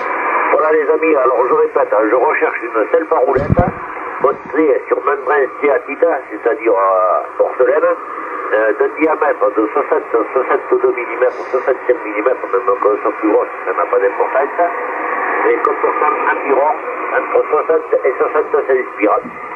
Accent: Quebec City, Quebec, Canada; C'est que je viens de Québec

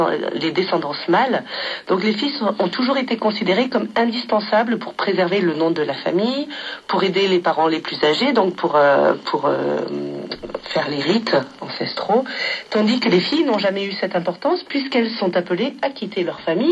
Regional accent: France; now in South Korea; quand on est française en Corée, c'est très frustrant de devoir attendre

